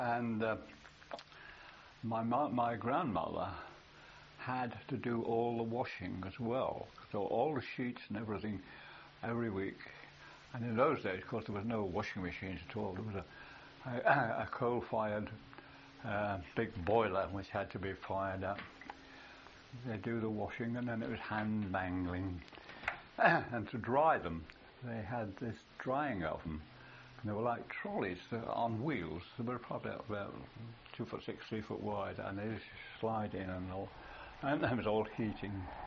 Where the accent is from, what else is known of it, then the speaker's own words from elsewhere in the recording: Liverpool, North West England, United Kingdom; born there; I was born in Fethacaly, which is a suburb of Liverpool.